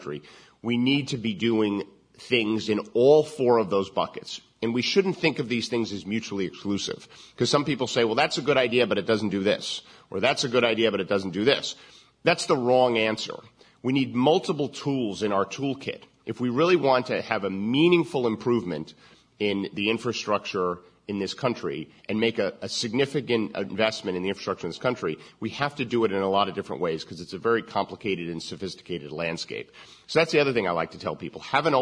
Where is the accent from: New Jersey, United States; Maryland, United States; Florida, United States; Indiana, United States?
Maryland, United States; which is more jobs than exist in my home state of Maryland